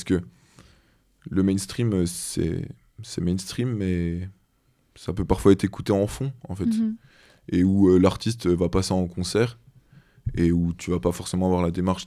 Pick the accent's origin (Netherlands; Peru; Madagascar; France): France; Besançon, Bourgogne-Franche-Comté; born there; Il y a forte chance pour que je la fasse dans ma ville natale, donc Besançon.